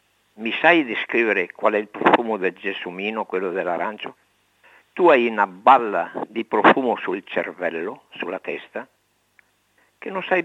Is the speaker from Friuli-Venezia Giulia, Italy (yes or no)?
no; Padua, Veneto, Italy; born there; Padova. La zona è la Guizza. Sono nato, ho lavorato a Padova e anche muoio a Padova.